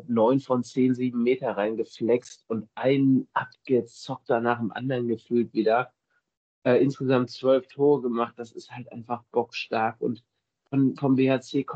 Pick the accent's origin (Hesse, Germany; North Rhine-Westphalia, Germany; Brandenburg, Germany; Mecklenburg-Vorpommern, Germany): North Rhine-Westphalia, Germany; born or raised there